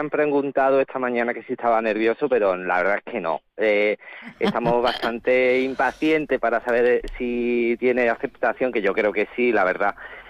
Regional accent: Spain; yo vivo desde siempre aquí, soy de Castilla de la Frontera, soy nativo de aquí, mis padres nacieron aquí y tal, y la verdad es que para ser un pueblo tan pequeño y siendo rural

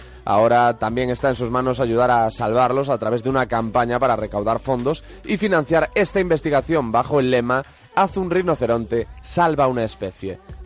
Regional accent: Galicia, Spain; born or raised there

